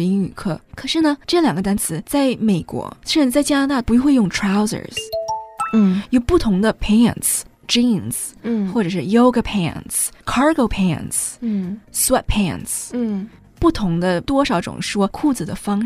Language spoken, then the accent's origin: Chinese; northern England, United Kingdom; Chinese is a second language; 你知道英国也是有南北差异的。